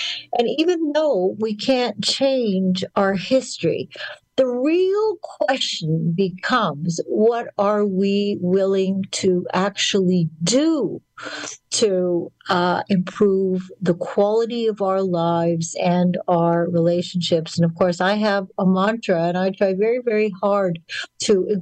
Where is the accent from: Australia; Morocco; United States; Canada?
Canada; Winnipeg, Manitoba; and also for my hometown paper in Winnipeg, the Winnipeg Jewish Post and News.